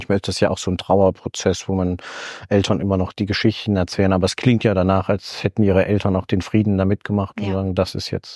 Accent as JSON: {"language": "German", "region": "Thuringia", "country": "Germany", "said": "ich komme ja aus Thüringen und wir sind ja ungefähr ein Alter."}